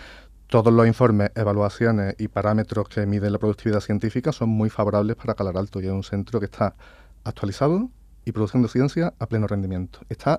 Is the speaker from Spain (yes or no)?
yes; Spain; Como españoles nos gustaría tener un gran mérito en esta operación, pero como otras veces pasa en nuestro país